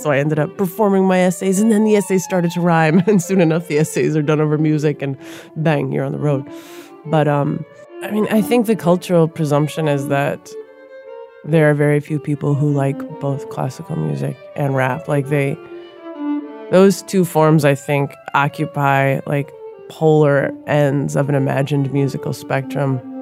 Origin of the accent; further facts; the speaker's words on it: Minneapolis, Minnesota, United States; So I grew up in South Minneapolis, and my mom was Puerto Rican from New York. My dad was a Midwestern guy